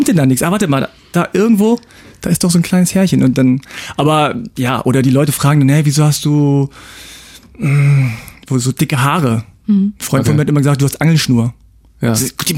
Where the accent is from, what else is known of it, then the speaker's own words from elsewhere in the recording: Hanover, Lower Saxony, Germany; ich bin ganz normal aufgewachsen in einer deutschen Vorstadt bei Hannover, in eine deutsche Schule gegangen, Kindergarten, all das ganz normal und sehe aber halt anders aus, nämlich wie ein Koreaner.